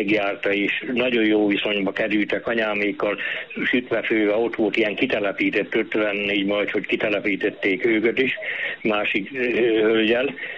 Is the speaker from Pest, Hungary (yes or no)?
no; Jász-Nagykun-Szolnok, Hungary; Most én egy kis jársági faluból származom, ott zsidó temető máig megvan, nagyon sok zsidó volt